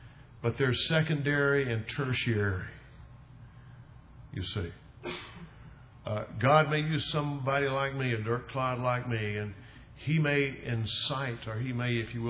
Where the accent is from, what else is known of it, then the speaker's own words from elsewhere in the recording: Jackson, the South, United States; When I was growing up in the South, we lived in Jackson, always had running water.